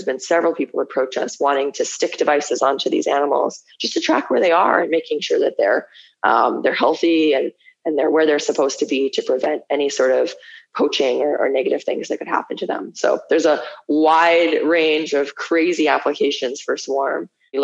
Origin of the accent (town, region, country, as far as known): Manitoba, Canada; born or raised there